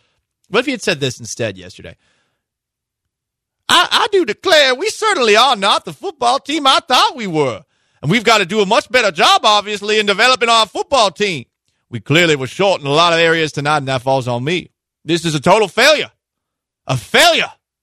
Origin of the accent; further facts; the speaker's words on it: Massachusetts, United States; Yes, I'm from south of Boston. No, I'm not from Southie